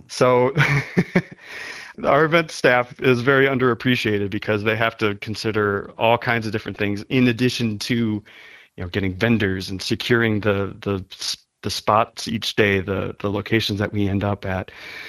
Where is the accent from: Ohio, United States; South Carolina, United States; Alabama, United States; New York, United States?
Ohio, United States; Cleveland; I grew up in Cleveland, so I know lake effect snow and salt on the roads